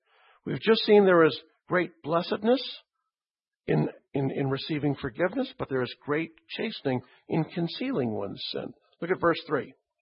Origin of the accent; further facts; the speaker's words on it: Canada; I come from Canada. I'll take all the heat you can give me.